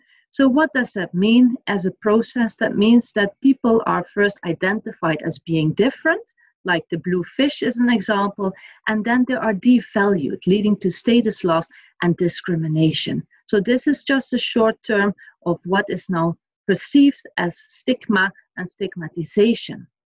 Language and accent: English; Maastricht, Limburg, Netherlands; in the Netherlands.